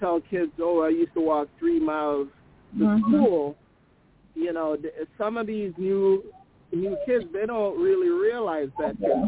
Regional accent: Askenish, Hanover, Jamaica; because I grew up basically in Askanish, which is way underneath the mountain.

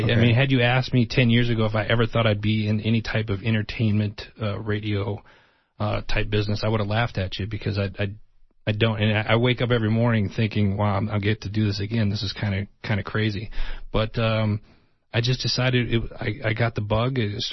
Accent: Wisconsin, United States; also born or lived in Tucson, United States; Born and raised in Wisconsin. Okay. My roots in Tucson. I graduated high school up at Canyon del Oro a lifetime ago.

